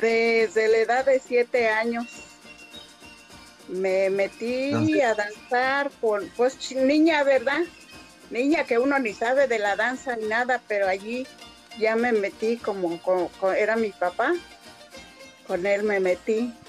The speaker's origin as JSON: {"language": "Spanish", "town": "San Miguel Otopa", "region": "Guanajuato", "country": "Mexico", "tie": "born there", "said": "Nací en San Miguel Otopa, Guanajuato, municipio de Celaya."}